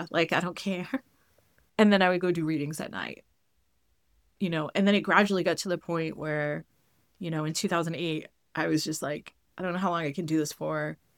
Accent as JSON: {"language": "English", "region": "New England", "country": "United States", "tie": "born or raised there", "said": "And, you know, I grew up in New England."}